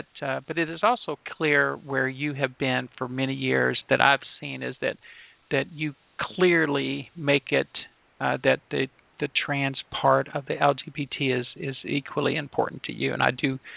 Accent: Louisiana, United States; born there; I said, well, I was born in Louisiana.

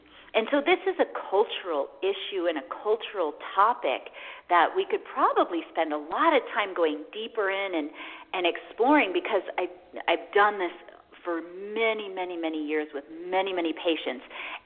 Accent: Midwest, United States; For example, I was raised in the Midwest. They put mayonnaise on everything, and we had a lot of bread and a lot of junk food in my house.

